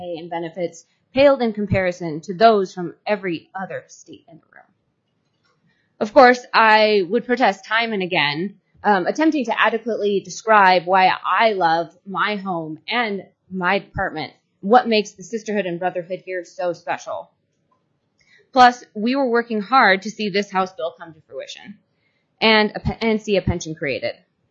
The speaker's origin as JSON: {"language": "English", "region": "Alaska", "country": "United States", "said": "Each time I introduced myself to someone new and they heard I was from Alaska, I got variations of the same comment."}